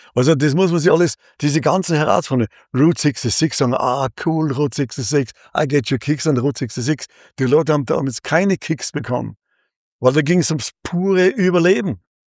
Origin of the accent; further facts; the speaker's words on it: Germany; Dann sage ich einfach, ich bin Deutscher, ich lebe teilweise hier, ich interessiere mich auch für eure Kultur.